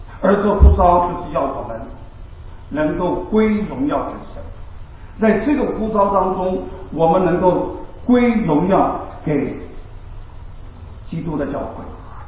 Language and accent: Chinese; Taiwan; now in United States; 我总共就搬2次家啊，当然在美国也搬了2次家啊。我就是从台湾搬到这边，从这边搬了2次家。